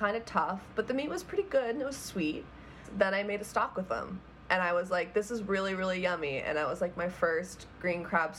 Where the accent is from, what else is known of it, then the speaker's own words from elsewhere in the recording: Rockport, Maine, United States; I was born in 1994 in Rockport / Warren, Maine. And I grew up in a lobstering town that was filled with people who were impacted by green crabs.